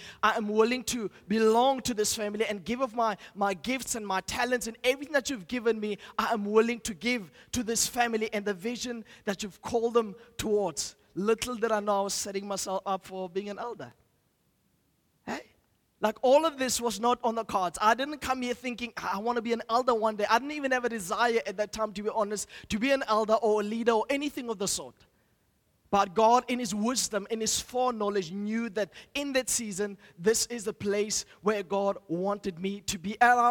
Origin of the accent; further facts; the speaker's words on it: Free State, South Africa; now in Stellenbosch, South Africa; I'm not from the Western Cape. I'm from the Free State, you know, so the dusty fields of the Free State. And I was battling and struggling to actually be in Stellenbosch.